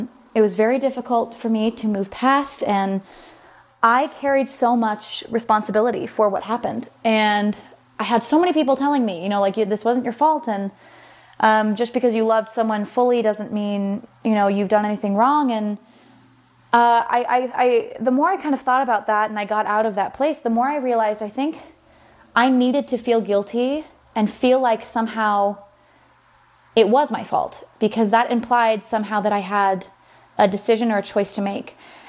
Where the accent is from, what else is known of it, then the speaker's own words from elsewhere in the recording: Sacramento, California, United States; I'm from Sacramento and I am obsessed with your podcast.